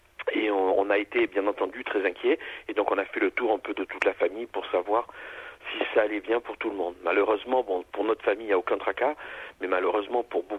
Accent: Nice, Provence-Alpes-Côte d'Azur, France; Oui, je suis de Nice, donc j'ai passé toute mon enfance.

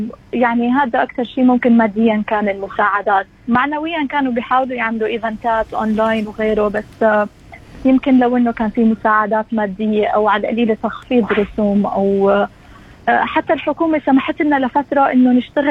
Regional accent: Jordan; moved away as an adult; now in Melbourne, Australia; أنا طلعت من الأردن لأنه ما في فرص عمل، ما في رواتب، ما في مستقبل

